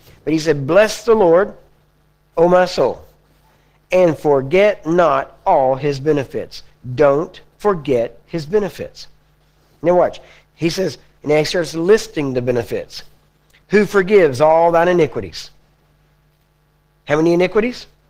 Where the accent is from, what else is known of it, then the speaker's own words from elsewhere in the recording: the South, United States; Well, I'm from the South. So, now, we have a slightly different take on it.